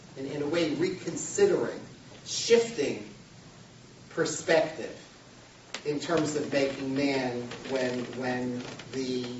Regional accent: Far Rockaway, New York, United States; I grew up in Far Rockaway. I grew up right in this neighborhood.

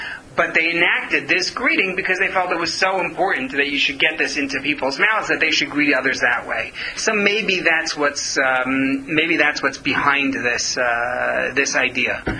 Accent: New York, United States; Now, I come from New York. You cross the street, go the other way to avoid greeting somebody.

